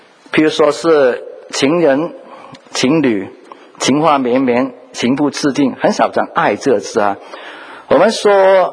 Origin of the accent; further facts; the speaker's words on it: Hong Kong; moved away as an adult; now in United States; 我在香港出生长大，后来就来到美国念大学。念完中学就来美国大学